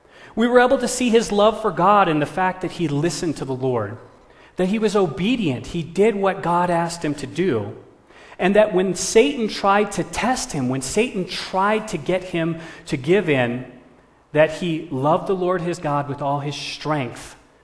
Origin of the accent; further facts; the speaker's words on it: San Diego, California, United States; born there; also born or lived in Detroit / Memphis / New Orleans / Cape Cod; I was born in San Diego, moved to Detroit, Michigan, from Detroit, Michigan to Memphis, Tennessee